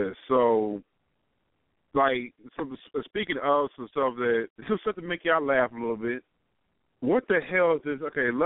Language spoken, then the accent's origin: English; Trenton, New Jersey, United States; that's 45 minutes from my hometown, Trenton, New Jersey. So that's kind of close to home.